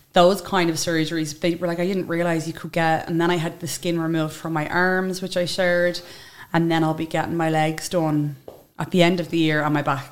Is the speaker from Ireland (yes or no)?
yes; Tallaght, Leinster, Ireland; I'm from Tala, Dublin.